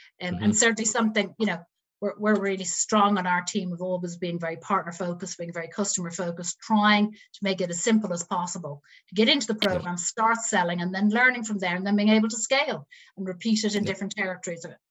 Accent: Ireland; now in United Kingdom; I moved from Ireland to the UK 7 years ago.

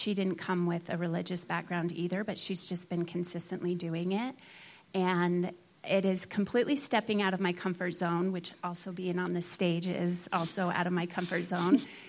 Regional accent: Utah, United States; So I was raised mostly in Utah.

